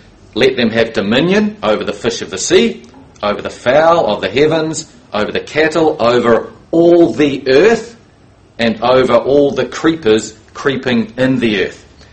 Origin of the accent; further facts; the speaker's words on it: New Zealand; I'm from New Zealand, and I too would like to welcome you all here.